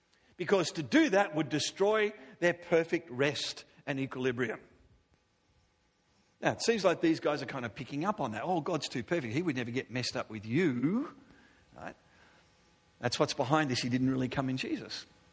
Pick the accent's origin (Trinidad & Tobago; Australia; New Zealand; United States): Australia; now in Vancouver, Canada; Well, I grew up in Australia, and we have things called beaches.